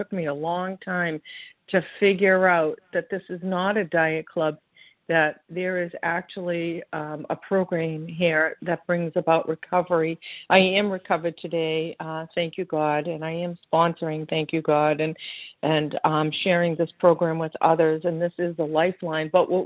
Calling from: Massachusetts, United States; So it's good to be here, and I am calling from Massachusetts

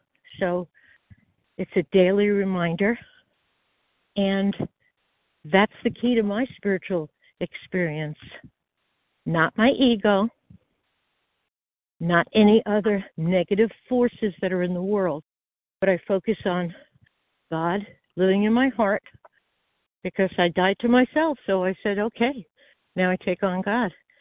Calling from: Nevada, United States

